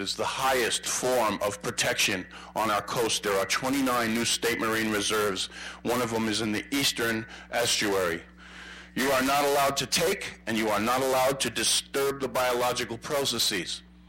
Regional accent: Morro Bay, California, United States; I'm from Morro Bay, Mr. Inns.

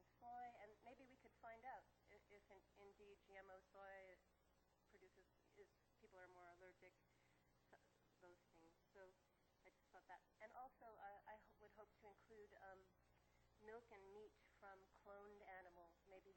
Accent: Los Osos, California, United States; from Los Osos.

